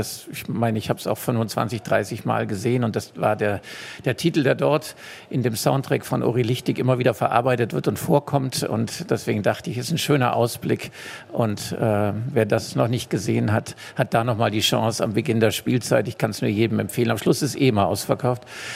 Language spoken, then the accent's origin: German; Altusried, Bavaria, Germany; Tatsächlich stamme ich aus Altusried